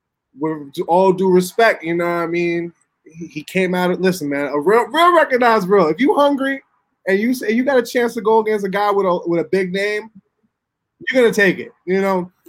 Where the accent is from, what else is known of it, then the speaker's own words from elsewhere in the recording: New York, United States; Now, I grew up in Long Island, and Joe Smith was two towns away. He was in Mastic.